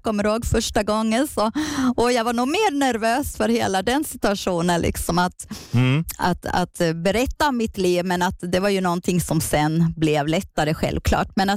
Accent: southern Sweden, Sweden; Ja, som sagt, jag är uppvuxen, född i södra Sverige.

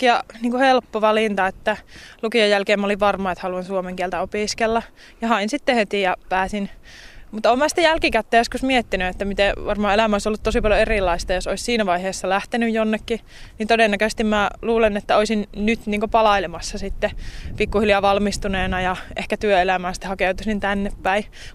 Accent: Oulu, North Ostrobothnia, Finland; accent: Oulu dialect; Mutta että kyllähän mä nyt Oulua tietenkin puhun ja kyllähän se varsinkin silloin huomaa, kun menee vaikka Helsinkiin.

